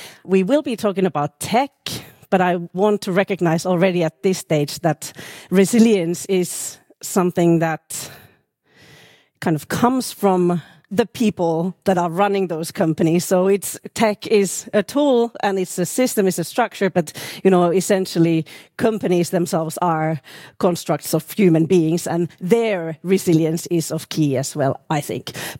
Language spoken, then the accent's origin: English; Finland; I come from Finland